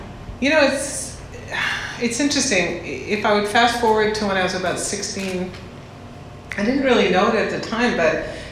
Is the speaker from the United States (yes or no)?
no; Montreal, Quebec, Canada; also born or lived in Scotland; we left Scotland early, and I grew up in Canada in Montreal. And so we were an immigrant family and alcoholic family.